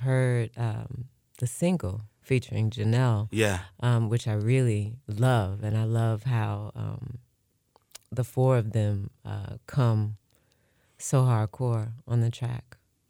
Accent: Nashville, Tennessee, United States; also born or lived in Atlanta; because I was born and raised in Nashville, literally spent half of my life in Nashville, half of my life in Atlanta.

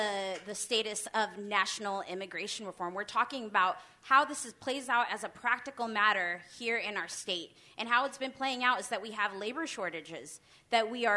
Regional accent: Oregon, United States; I mean, I have loved growing up in Oregon. I've loved being here. Our family loves this state.

